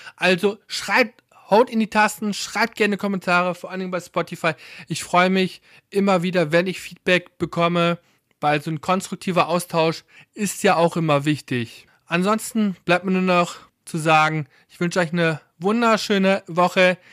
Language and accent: German; Cologne, North Rhine-Westphalia, Germany; ich als Kölsche Jung